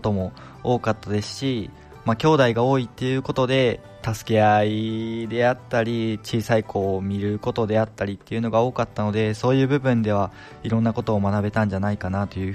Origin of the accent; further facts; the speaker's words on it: Maizuru, Kyoto, Japan; 生まれも育ちもこちらで、高校まで高校も日聖高校で、もうずっと舞鶴市に住んでおります。